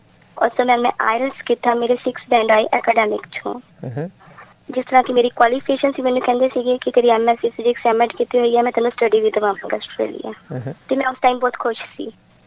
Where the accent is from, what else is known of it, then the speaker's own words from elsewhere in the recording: Punjab, India; ਜੀ, ਮੈਂ ਪੰਜਾਬ ਦੀ ਰਹਿਣ ਵਾਲੀ ਹਾਂ ਸਰ।